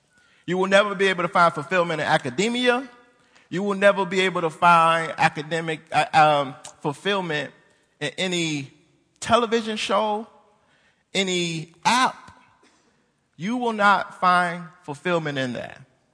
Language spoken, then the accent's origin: English; Jacksonville, Florida, United States; I grew up in Jacksonville, Florida.